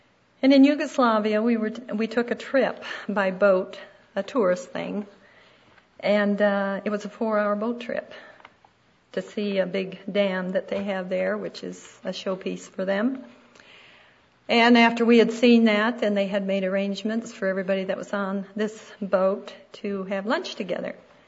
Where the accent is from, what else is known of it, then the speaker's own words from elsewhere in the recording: United States; She was from Nicaragua. I was from America, and yet here we met on this boat.